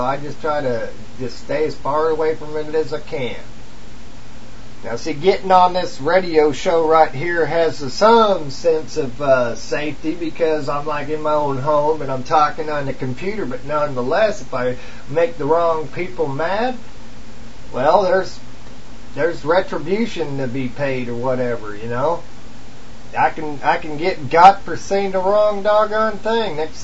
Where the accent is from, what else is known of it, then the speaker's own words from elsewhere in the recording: United States; I love America because it's my home country. I love America because I believe in the American dream and I believe in the United States Constitution.